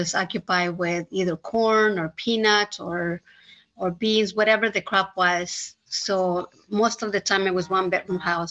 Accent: Mexico; I grew up in Mexico. I was born in Mexico and grew up in Mexico. And when I was a child, we were 9 siblings and mom and dad. So it was 11 people in our house.

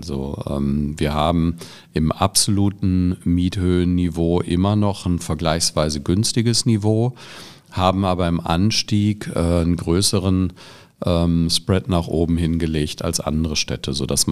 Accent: Bottrop, North Rhine-Westphalia, Germany; also born or lived in Tübingen; Also ich komme aus Bottrop ursprünglich, habe im Prinzip auch zumindest mein Grundstudium in Bochum verbracht, war dann in Tübingen in Süddeutschland

